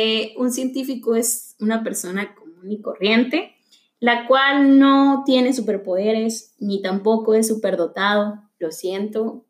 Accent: Hermosillo, Sonora, Mexico; Tengo todavía 29 años, soy de Hermosillo, Sonora. Una tierra muy árida, pero no estéril, en la que se producen bastantes cosas interesantes.

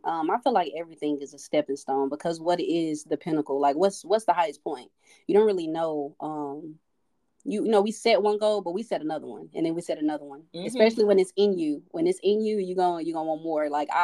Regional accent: Memphis, Tennessee, United States; now in Jacksonville, United States; I'm from Memphis, Tennessee. I ended up being in Jacksonville with the Navy

